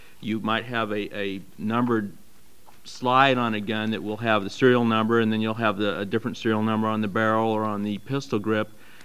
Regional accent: Lake Oswego, Oregon, United States; I'm from Lake Oswego.

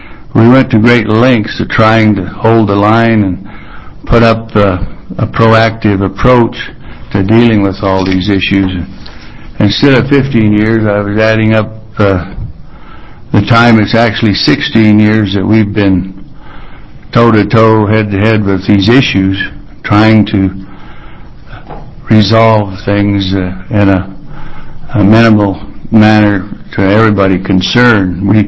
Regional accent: Fort Klamath, Oregon, United States; that's MC, Irish origin, not Scottish. I was born and raised in Fort Klamath, Oregon.

